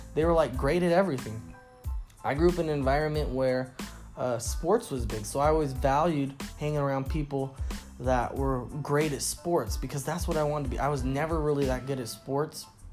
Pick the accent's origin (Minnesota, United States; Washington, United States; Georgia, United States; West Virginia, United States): Washington, United States; Seattle; now in Dallas, United States; I'm born and raised in Seattle, and I just moved to Dallas about almost 2 months ago.